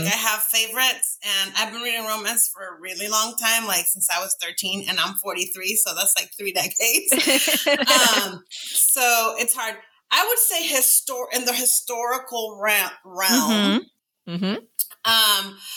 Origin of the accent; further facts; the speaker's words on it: Dominican Republic; I grew up in the Dominican Republic, so you know, the bookstores had books in Spanish